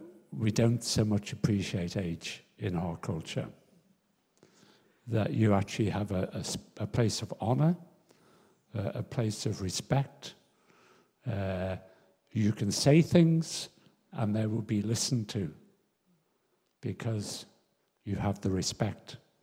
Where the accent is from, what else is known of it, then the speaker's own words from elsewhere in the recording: Liverpool, North West England, United Kingdom; when I was brought up in Liverpool in the 1950s as a child